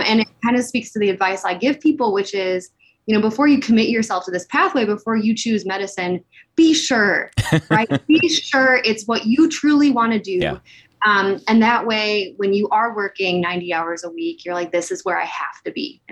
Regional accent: Illinois, United States; I am from Illinois. I went to Northwestern for undergrad.

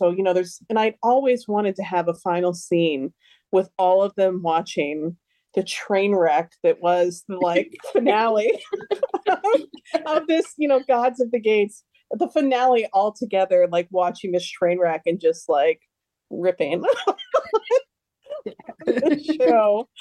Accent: United States; now in Sweden; it allowed me to sort of use my own experiences as an American coming to Sweden.

